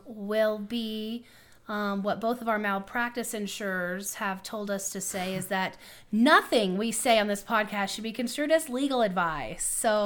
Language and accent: English; Texas, United States; I was born and raised in Texas, so I'm not a Midwesterner, but I have been transplanted here.